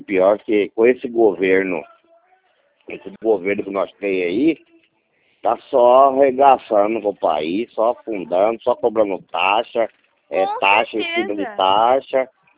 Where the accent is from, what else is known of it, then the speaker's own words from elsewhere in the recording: Várzea Grande, Mato Grosso, Brazil; Ah, tá, e eu sou de Vargem Grande, Mato Grosso.